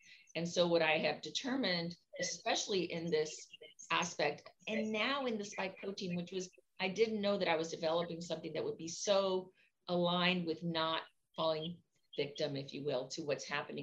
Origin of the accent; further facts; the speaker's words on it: Cuba; moved away; I was born in Cuba. We left everything behind.